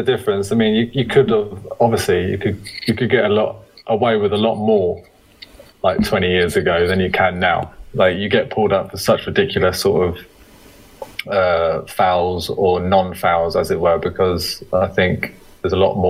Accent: London, United Kingdom; I was born and raised in London.

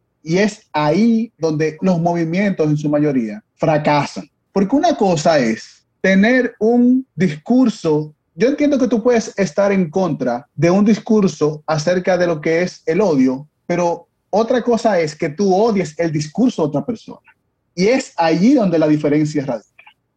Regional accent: Dominican Republic; Yo soy dominicano. Entonces, yo soy dominicano, negro, dominicano, pero soy dominicano. A mí nunca me dijeron afrodominicano.

